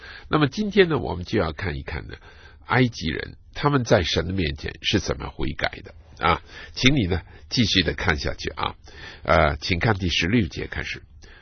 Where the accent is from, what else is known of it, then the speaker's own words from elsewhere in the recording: China; 我们中国人是不是应该归向神呢？